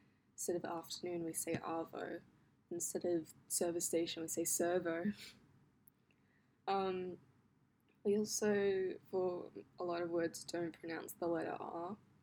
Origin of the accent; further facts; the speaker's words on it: Australia; People know I'm from Australia from my accent, and that makes me really happy because it's like I feel like I'm losing my accent. And when I go home, people say I sound more British or American.